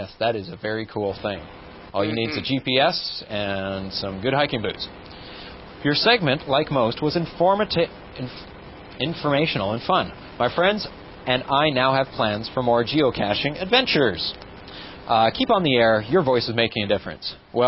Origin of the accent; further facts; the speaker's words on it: Toronto, Ontario, Canada; I am from Toronto.